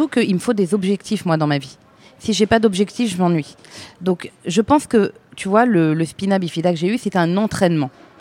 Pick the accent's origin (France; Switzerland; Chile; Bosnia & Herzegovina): France; Île-de-France; Je viens de la région parisienne, des Yvelines plus exactement.